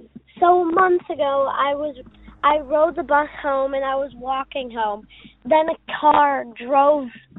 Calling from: Michigan, United States; from Michigan. I am 9 years old

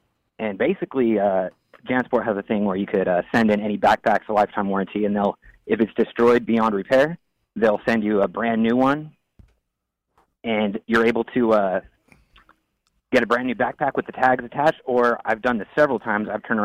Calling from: Fresno, California, United States; I'm calling in from Fresno, California.

